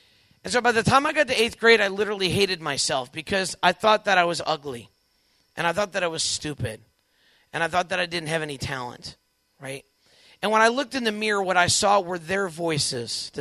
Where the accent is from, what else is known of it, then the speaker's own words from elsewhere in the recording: Warrenton, Virginia, United States; I grew up in Northern Virginia, a little town called Warrenton. It was a great place to grow up.